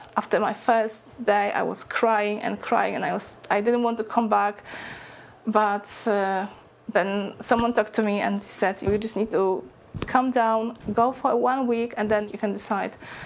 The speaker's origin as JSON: {"language": "English", "town": "Bydgoszcz", "region": "Kuyavian-Pomeranian Voivodeship", "country": "Poland", "said": "I come from Poland, from Bydgoszcz in Poland."}